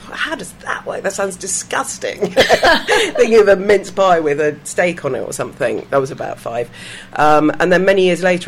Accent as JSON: {"language": "English", "country": "Belgium", "tie": "born or raised there", "said": "I think growing up in Belgium as well, I went to the European school, so it had 10 different language sections."}